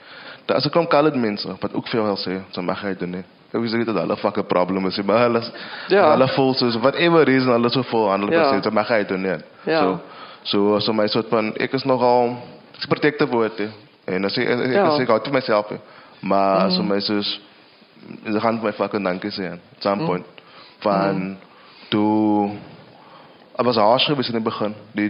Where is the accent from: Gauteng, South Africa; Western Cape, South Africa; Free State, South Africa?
Western Cape, South Africa; accent: Kaaps; first language Kaaps; dit is my moedertaal, my Kaaps, ek is lief vir my Kaaps